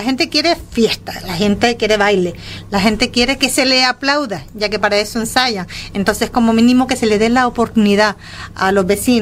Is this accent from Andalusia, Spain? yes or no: no; Canary Islands, Spain; Es parte de nuestra seña de identidad como canarios, que nos gusta una fiesta más que comer